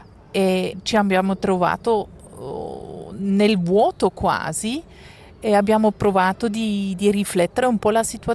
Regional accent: Aargau, Switzerland; Io sono cresciuta in Argovia, sempre vicino da Baden. Abbiamo cambiato tanto il luogo dove abbiamo vissuti perché mio padre lavorava per un'assicurazione e doveva cambiare tanto.

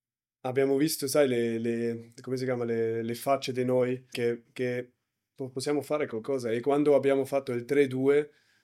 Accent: Switzerland; Italian is a second language; D'essere numero uno per il mio paese, per la Svizzera, era un grande momento.

